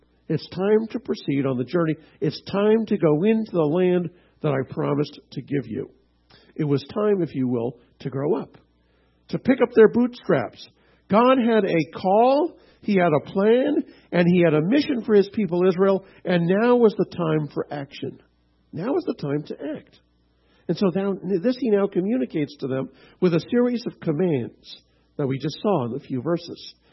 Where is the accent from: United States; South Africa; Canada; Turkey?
Canada; I'm Canadian and we're big rivals.